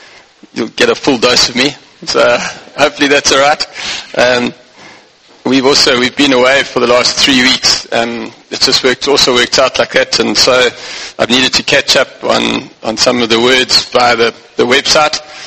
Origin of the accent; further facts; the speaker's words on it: Limpopo, South Africa; growing up in Zanin on a farm in Limpopo. We farmed avos and bananas, and about a third of the farm was avos and two-thirds of bananas.